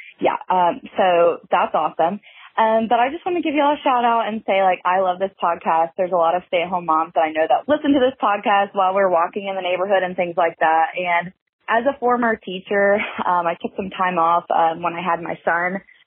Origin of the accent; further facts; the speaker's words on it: Myrtle Beach, South Carolina, United States; I'm from Myrtle Beach, and I am currently a stay-at-home mom of a one-year-old.